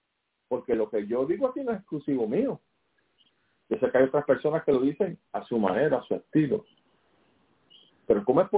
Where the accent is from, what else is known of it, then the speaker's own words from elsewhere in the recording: Puerto Rico; Yo sigo siendo independentista y boricua, aquí o en la luna.